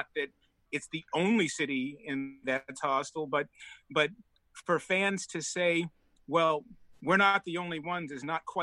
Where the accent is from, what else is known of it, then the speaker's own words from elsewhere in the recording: Dorchester, Massachusetts, United States; When I was a kid growing up in Dorchester, we never even went to Fenway Park.